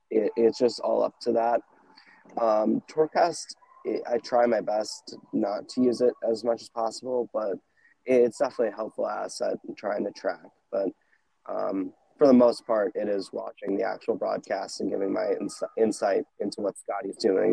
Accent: New Jersey, United States; And I'm like, he's born in my hometown. No way. And it's like, it's just like this one thing. And I'm like, wow, he's born in Jersey.

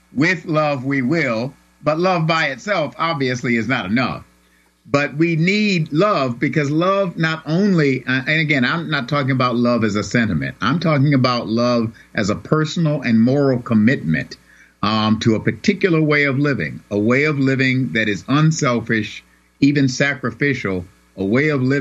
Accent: United States; I am an American. I love America, and I believe in America's democracy.

